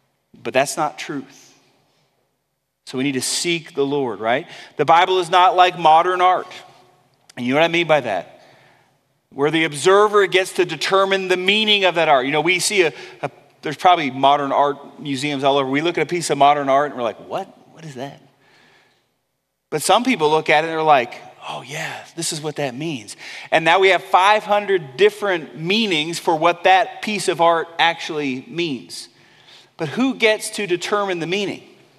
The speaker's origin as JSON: {"language": "English", "region": "California", "country": "United States", "tie": "born or raised there", "said": "Had a friend growing up in California. We lived on the same street for several years."}